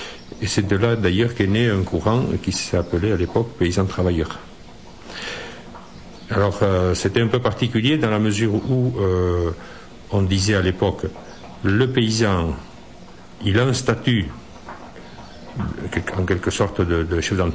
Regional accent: Nouvelle-Aquitaine, France; Comment ça s'est passé chez nous, au Pays Basque? Cette nouvelle analyse a été partagée par des générations de jeunes paysans, dont j'étais.

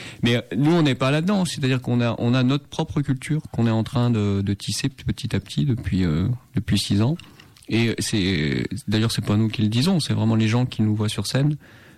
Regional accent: France; En plus, moi je suis originaire de Vernin

